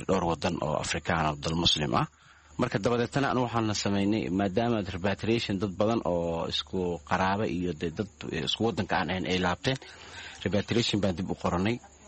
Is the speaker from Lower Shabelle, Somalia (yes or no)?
no; Mogadishu, Banaadir, Somalia; born there; moved away; magaalada Muqdisho ku dhashay, waxaan ka qaxay xamar 2006